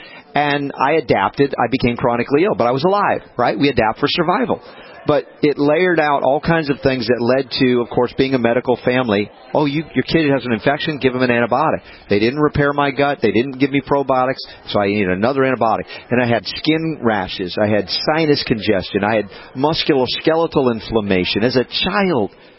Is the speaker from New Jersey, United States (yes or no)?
no; New York, United States; I didn't know what a farm was. I grew up in New York.